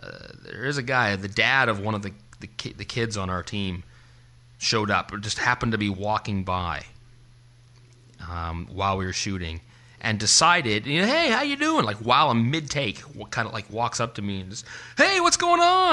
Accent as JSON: {"language": "English", "country": "Canada", "said": "Well, of course we're lumberjacks. We're Canadian."}